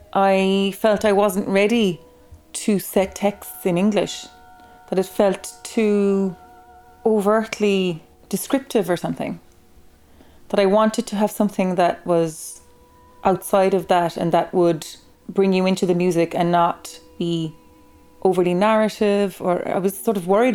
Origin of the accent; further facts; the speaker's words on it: Ireland; which I think we have in a lot of us as Irish people as well.